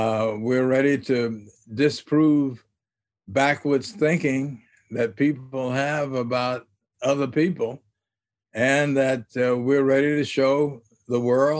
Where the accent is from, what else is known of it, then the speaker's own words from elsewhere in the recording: Little Rock, Arkansas, United States; Well, you knew growing up in Little Rock that this was an attitude that a number of people had